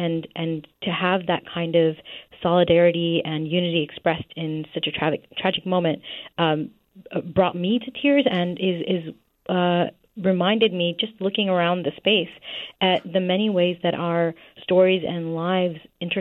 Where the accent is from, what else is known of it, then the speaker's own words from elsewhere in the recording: Skokie, Illinois, United States; now in Washington, United States; it's things that I experienced growing up in Skokie, Illinois. I'm actually from the Chicago area.